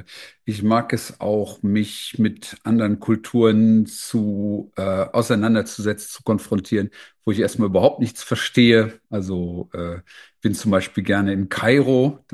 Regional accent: Kleve, North Rhine-Westphalia, Germany; Am Niederrhein in Kleve, dicht an der holländischen Grenze.

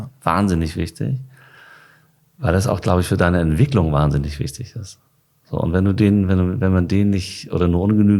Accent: Hamburg, Germany; born there; Horn. Ich bin gebürtig. Ja. Born in Horn.

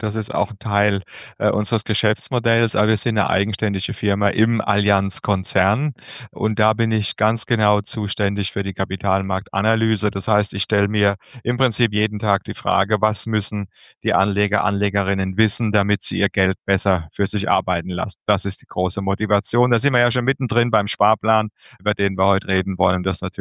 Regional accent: Rhineland-Palatinate, Germany; Ich komme aus der Pfalz

